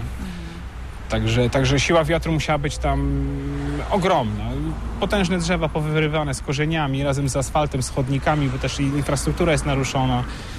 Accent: Tuchola, Kuyavian-Pomeranian Voivodeship, Poland; moved away as an adult; now in Toruń, Poland; bo pochodzę z Tucholi, do Torunia przeprowadziłem się 15 lat temu

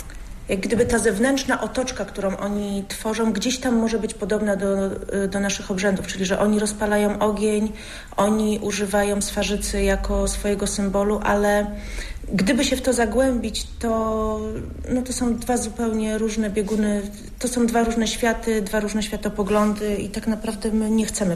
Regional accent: Kuyavian-Pomeranian Voivodeship, Poland; Stąd. Z Kujaw.

